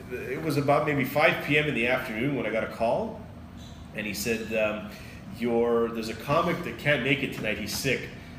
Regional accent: Montreal, Quebec, Canada; but I'm from Montreal. I don't know anybody.

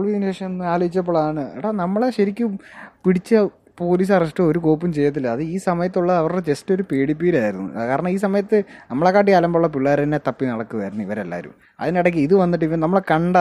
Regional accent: Riyadh, Riyadh Province, Saudi Arabia; നമ്മൾ റിയാദിൽ ജനിച്ചു വളർന്നു 18-19 വർഷം അവിടെ ജീവിച്ചു

